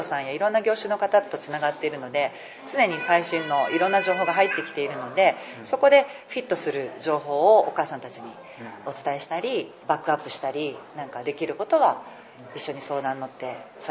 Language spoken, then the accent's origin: Japanese; Fukuyama, Hiroshima, Japan; also born or lived in Kansai / Okinawa; 私は福山で生まれて育ったんですけど、関西にずっと出ていて、で沖縄に移住して、で戻って2人目を産んで育ててたぐらいの時だった